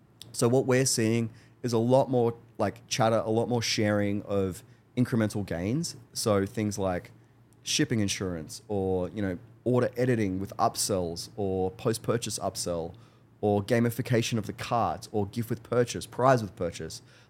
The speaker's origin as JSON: {"language": "English", "town": "Newcastle", "region": "New South Wales", "country": "Australia", "tie": "born or raised there", "said": "Everyone comes to my hometown of Newcastle, which is kind of a small town"}